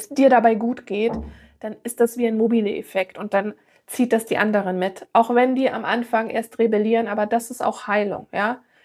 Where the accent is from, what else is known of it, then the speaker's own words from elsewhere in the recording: Bavaria, Germany; Ich bin ja aus Bayern.